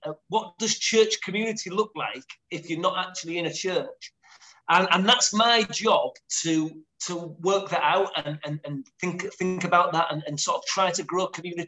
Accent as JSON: {"language": "English", "town": "York", "region": "Yorkshire and the Humber", "country": "United Kingdom", "also_born_or_lived": "Hull", "said": "So I'm in York. So I'm originally from York, and moved away to minister in Hull for about 7 years, and we've moved back."}